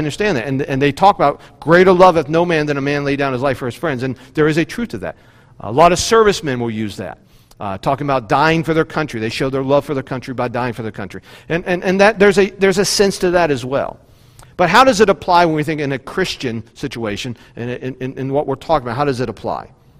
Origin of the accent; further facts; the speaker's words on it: West Virginia, United States; I am from West Virginia. I talk about being a hillbilly.